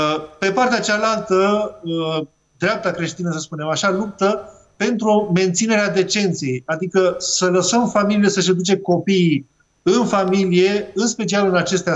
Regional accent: Romania; cel puțin din perspectiva noastră ca români.

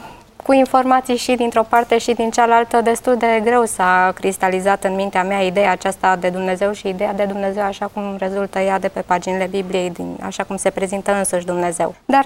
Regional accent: Brașov, Brașov County, Romania; Sunt din Brașov, frumosul oraș de la Poalele Tâmpei. Fac parte din comunitatea de pe strada Cantacuzino 25, a Bisericii Adventiste de ziua 7-a.

